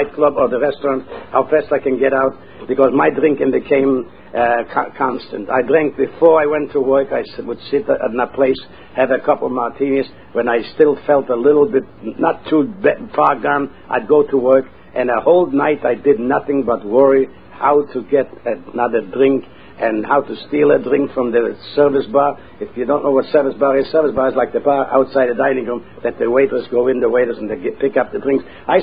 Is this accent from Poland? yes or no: yes; Poland; English is a second language; moved away as an adult; also born or lived in Italy; I wound up in Italy because I didn't want to go back to Poland. There was nobody to go back to home to.